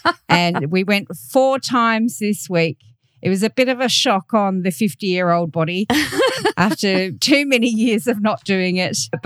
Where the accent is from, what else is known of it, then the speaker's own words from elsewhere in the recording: Australia; I'm your host from Australia